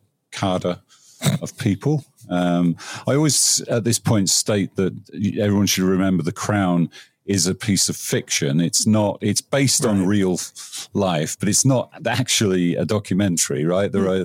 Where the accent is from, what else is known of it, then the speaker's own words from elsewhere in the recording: England, United Kingdom; I'm English, but I'm not obsessed by the royal family.